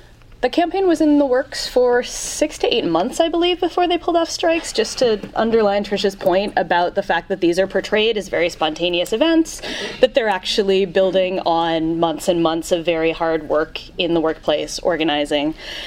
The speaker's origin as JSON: {"language": "English", "region": "New York", "country": "United States", "said": "So I want to take us back a little bit, because I'm from New York. I've been covering the labor movement in New York for 4 years now, since I've been living there."}